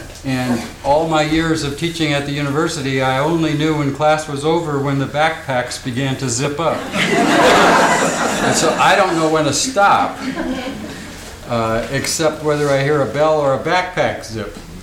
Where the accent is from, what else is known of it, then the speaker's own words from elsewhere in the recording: Valparaiso, Indiana, United States; from Valparaiso, Indiana, and very grateful to be here.